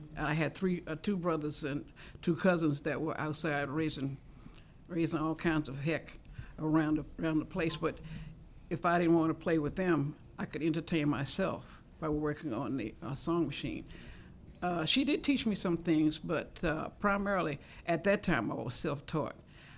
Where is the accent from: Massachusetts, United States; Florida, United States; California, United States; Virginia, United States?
Virginia, United States; Richmond; born there; Oh, I was born in Richmond, Virginia.